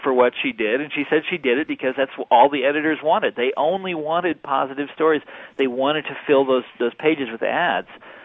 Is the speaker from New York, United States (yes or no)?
no; Kansas City, Missouri, United States; The paper in my hometown of Kansas City, for example, is owned by Knight Ridder.